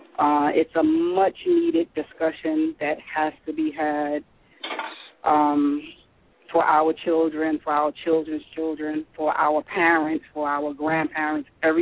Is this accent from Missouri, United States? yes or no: no; Brownsville, New York, United States; I am one of those people who moved out of, LaShawn and I grew up in Brownsville. I moved out of Brownsville. And I am in a predominantly white neighborhood now.